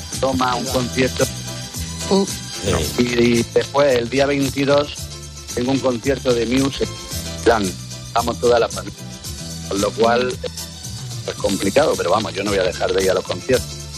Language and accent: Spanish; Almería, Andalusia, Spain; De Almería.